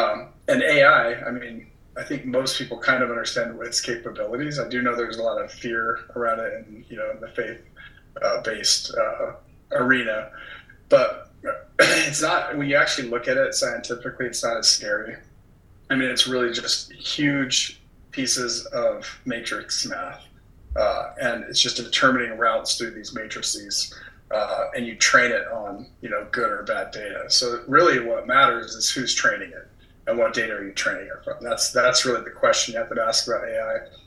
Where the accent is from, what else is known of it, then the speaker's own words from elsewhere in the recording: Spokane, Washington, United States; also born or lived in Hawaii; Yeah, I'm born and bred in the woods near Spokane. So actually, I was born on Fairchild Air Force Base, moved to Hawaii as a little boy, mm-hmm. and then we moved back here.